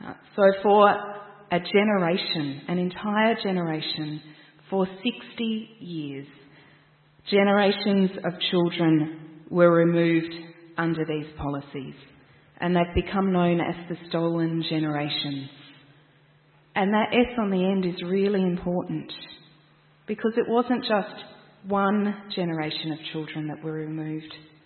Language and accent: English; Mildura, Victoria, Australia; I grew up near Mildura, so like Swan Hill